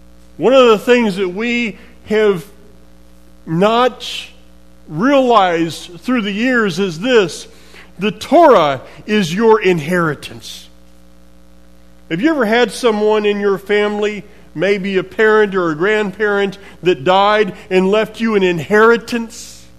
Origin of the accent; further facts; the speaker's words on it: the South, United States; I grew up in the South, not knowing that a football and a baseball and a golf ball existed.